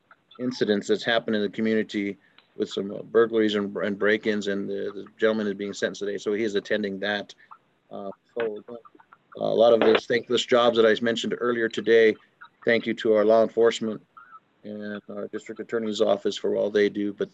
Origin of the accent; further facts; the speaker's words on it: Trinidad, Colorado, United States; Trinidad is my hometown, and Los Animas County is born and raised here